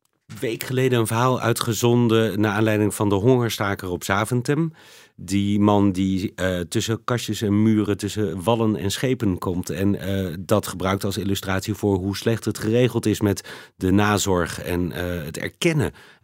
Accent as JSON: {"language": "Dutch", "country": "Netherlands", "said": "En dat is heel bijzonder, want wij Nederlanders lopen niet te koop met onze rouw."}